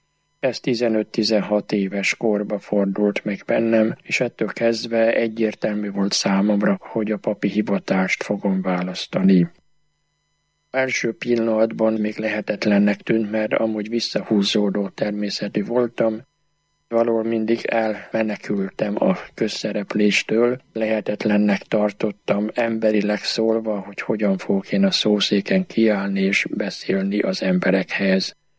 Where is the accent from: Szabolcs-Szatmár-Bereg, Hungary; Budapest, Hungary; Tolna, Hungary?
Budapest, Hungary; also born or lived in Sáregres; 1940-ben születtem. Viszonylag csendes volt az a kis falu, ahol elindult az életem, Sáregresen. A háború után Budapest 9. kerületbe vettünk lakást.